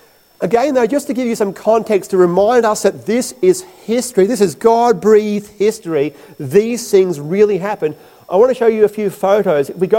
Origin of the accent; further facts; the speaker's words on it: Queensland, Australia; Now, as a Queenslander, I can't for 1 second deny any of this.